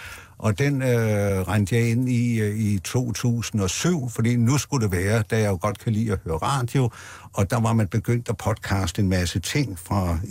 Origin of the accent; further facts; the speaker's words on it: Copenhagen, Capital Region of Denmark, Denmark; jeg er cyklist, jeg er københavner